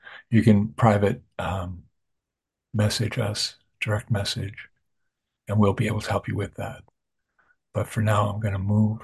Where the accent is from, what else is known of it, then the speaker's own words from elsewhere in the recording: New York, United States; I'm from New York, and I've been to, gosh, I think 8 ABCs